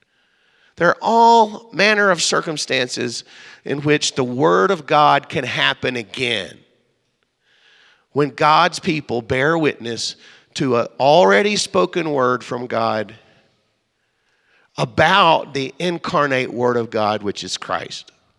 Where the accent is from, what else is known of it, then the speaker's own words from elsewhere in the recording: Meridian, Mississippi, United States; I'm from the bottom of the map. The bottom. I am from Meridian, Mississippi. We talk slow, but we contract our words.